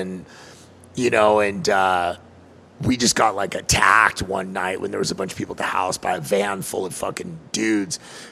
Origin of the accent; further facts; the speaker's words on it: Corona, United States; Like, I had an essay that I grew up with in Corona that I had known since like fucking first grade.